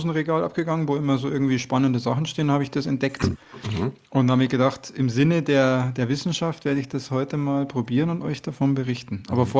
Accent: Bavaria, Germany; ich komme ja nicht direkt aus München, sondern aus dem Umland.

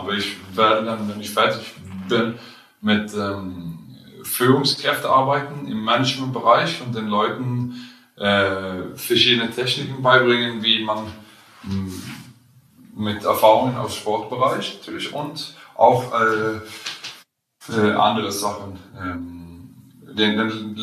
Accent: Karlskrona, Blekinge, Sweden; wir sehen in meine Heimat zurück. Okay. Da, wo ich herkomme. Karlskrona heißt es. Und da gehen wir zurück.

